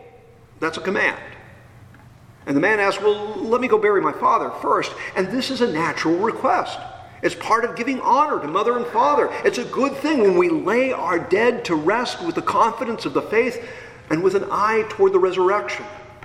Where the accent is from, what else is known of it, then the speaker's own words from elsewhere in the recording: California, United States; And the image of this plow didn't mean a whole lot to me growing up in the Bay Area until I was cast upon the shores of Stark County